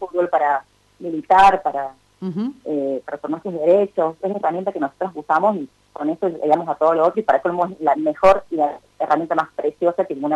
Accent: Córdoba, Argentina; no soy de Córdoba Capital, soy de una ciudad chiquita

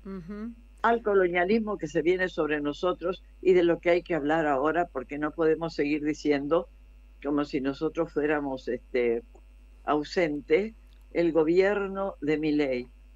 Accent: Argentina; recuperar la identidad de nosotros como argentinos

